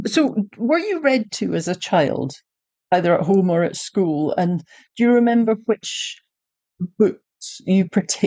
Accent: Scotland, United Kingdom; now in United States; I'm a Scottish Texan

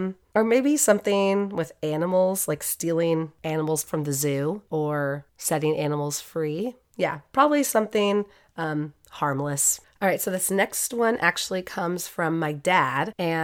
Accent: Eureka, California, United States; So I'm from Eureka, and I live in a part of Eureka called Cutton.

